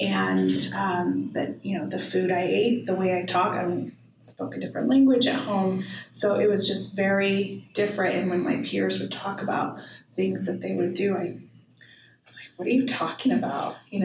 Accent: Idaho, United States; I thought, oh, okay, well, I'm from Idaho.

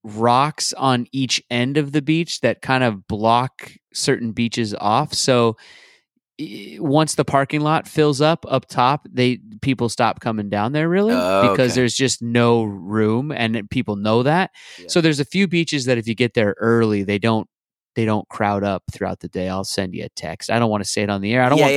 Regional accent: Seattle, Washington, United States; growing up in Seattle, it would be hard to explain this to anyone who grows up there or even to a young … growing up there

